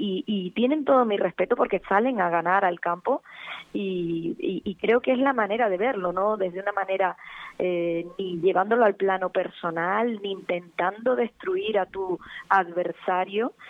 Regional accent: Santa Cruz de Tenerife, Canary Islands, Spain; yo soy chicharrera, he vivido toda mi vida en Santa Cruz de Tenerife

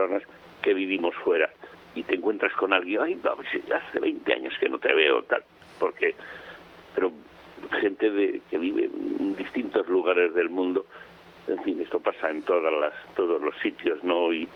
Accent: Miranda de Ebro, Castile and León, Spain; born there; una romería que se celebra en el pueblo donde nací, en Miranda de Ebro

